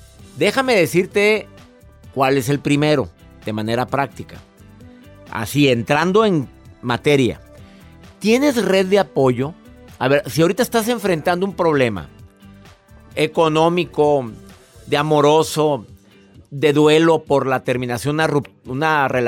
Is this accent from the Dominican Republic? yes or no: no; Mexico; en mi país, en México